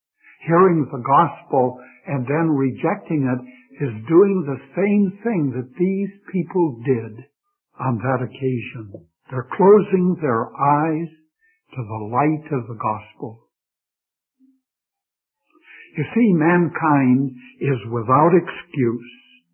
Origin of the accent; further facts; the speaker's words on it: Philippines; now in United States; sir, I'm from the Philippines and I'm not too acquainted here.